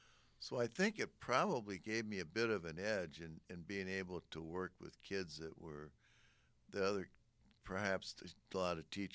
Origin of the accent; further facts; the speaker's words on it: South Bend, Indiana, United States; I'm from South Bend, Indiana